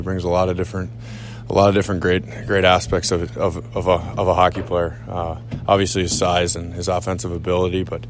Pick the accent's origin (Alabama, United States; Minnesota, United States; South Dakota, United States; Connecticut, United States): Minnesota, United States; moved away as an adult; Obviously, leaving Minnesota, my hometown, my family behind, it's a hard thing to do this time of year